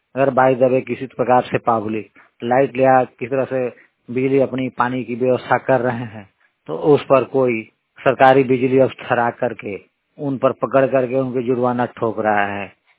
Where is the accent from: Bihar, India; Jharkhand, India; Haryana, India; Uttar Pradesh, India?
Jharkhand, India; Tubra; मैं झारखंड के पलामू डिस्ट्रिक्ट टूबरा गांव से हूँ।